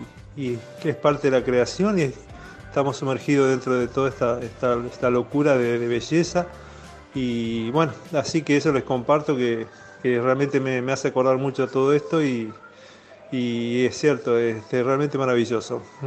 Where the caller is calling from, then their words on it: Santa Fe, Argentina; de Santa Fe.